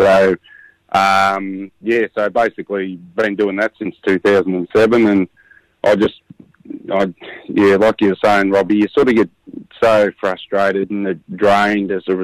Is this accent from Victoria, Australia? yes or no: yes; Victoria, Australia; Look, my mob's Tunnerong. But I've been born and raised in Yarra Valley in Ellsville, so I grew up with a lot of the sort of Wurrung and a whole lot of communities.